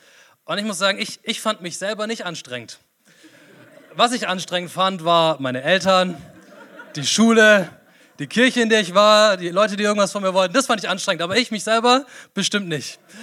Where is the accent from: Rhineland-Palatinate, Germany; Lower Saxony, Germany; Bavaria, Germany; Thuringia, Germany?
Rhineland-Palatinate, Germany; Mainz; Genau, ich komme aus Mainz.